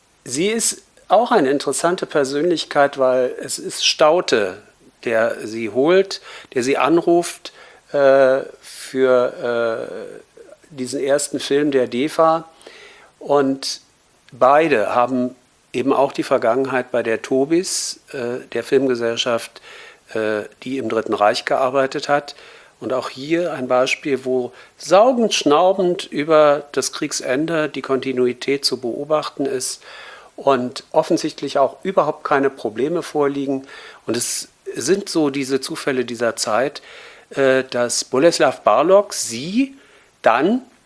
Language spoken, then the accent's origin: German; Berlin, Germany; ich bin Teil meiner Kindheitsjahre in Schöneberg aufgewachsen.